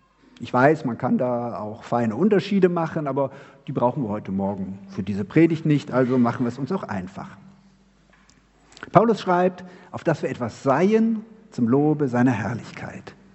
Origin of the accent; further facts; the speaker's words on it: Cologne, North Rhine-Westphalia, Germany; Es war 1984, da war ich 16 Jahre alt, haben wir mit dem CVJM Köln, ich komme aus Köln